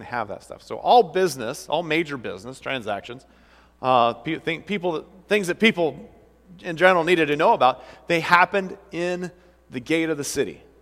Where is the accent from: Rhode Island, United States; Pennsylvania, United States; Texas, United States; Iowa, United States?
Iowa, United States; I'm from Iowa. We grow beans and corn.